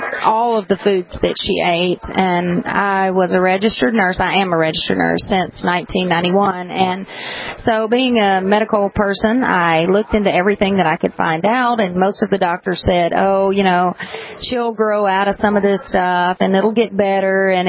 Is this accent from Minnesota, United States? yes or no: no; Arkansas, United States; I'm from South Arkansas, about 30 minutes from the Duck Dynasty boys.